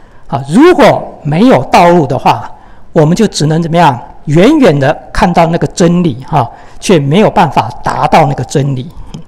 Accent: China; 那我们中国人也说哈，宗教都是怎么样，都是劝人为善的

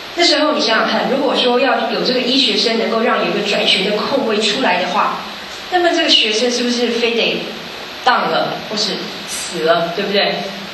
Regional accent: Taiwan; moved away as an adult; also born or lived in Kansas; 你知道我是台湾来的，那个地方一年四季如春。

